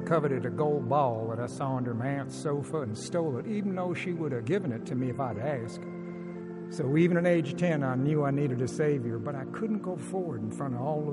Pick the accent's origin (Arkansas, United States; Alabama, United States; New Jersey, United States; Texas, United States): Alabama, United States; I was born and raised in Alabama.